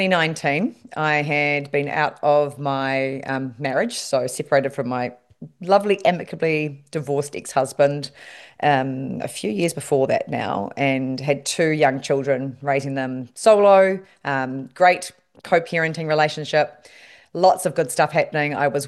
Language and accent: English; New Zealand; while I'm Kiwi